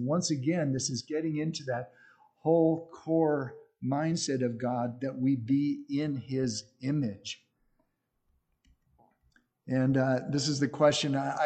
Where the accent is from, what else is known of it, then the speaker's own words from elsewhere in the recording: Oregon, United States; well, I'm originally from Southern Oregon and my wife's from St. Paul, Minnesota, but all of our parents have passed away.